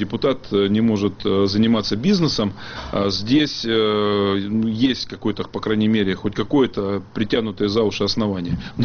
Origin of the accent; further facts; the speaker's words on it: Altai Krai, Russia; Что вы с Карелии, я с Алтая, мы не москвичи.